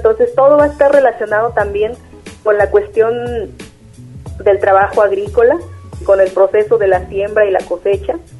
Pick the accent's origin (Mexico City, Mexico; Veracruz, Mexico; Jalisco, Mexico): Veracruz, Mexico; Chicontepec; particularmente en la región de Chicontepec, que es de donde yo soy originaria.